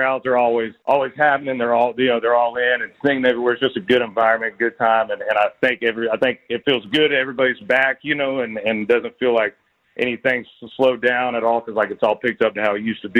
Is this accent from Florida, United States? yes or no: yes; Florida, United States; Florida. I love it, but it's not a destination site for most people to end up. If you end up in my hometown, you took a wrong turn headed to Orlando.